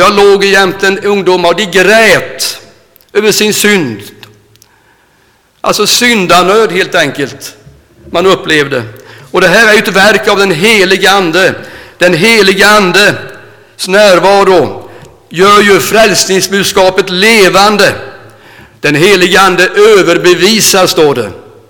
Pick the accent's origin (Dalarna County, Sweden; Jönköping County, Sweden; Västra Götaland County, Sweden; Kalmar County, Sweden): Jönköping County, Sweden; Nässjö; hemma i Nässjö där jag bodde, mina föräldrar bodde ju där